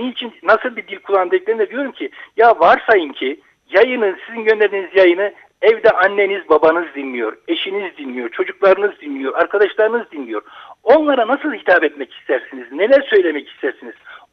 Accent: Tarsus, Mersin, Turkey; ben kendi memleketimde söyleyeyim, Tarsusluyum. Ama Almanya'da çalışıyorum. Doğduğum yerdeyim yani, doğduğum yerde evet.

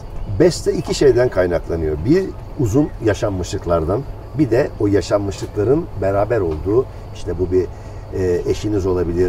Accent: Istanbul, Turkey; born there; Ben şansıma burada doğdum, İstanbul'da doğdum.

